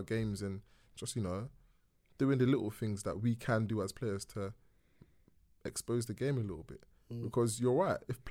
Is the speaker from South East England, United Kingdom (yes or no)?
no; London, United Kingdom; Listen, I'm from Canning Town, yeah?